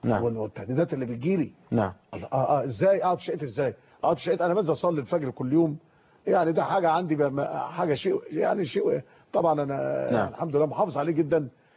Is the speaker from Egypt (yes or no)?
yes; Egypt; سنة سعيدة علينا كلنا كمصريين